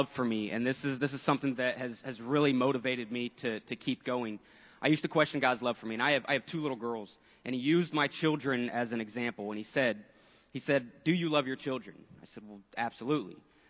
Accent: Mooresville, Indiana, United States; I'm from Mooresville, Indiana, originally.

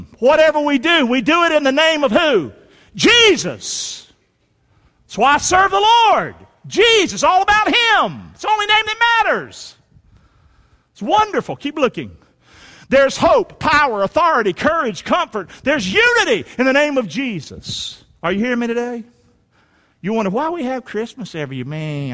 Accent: North Carolina, United States; I'm from North Carolina.

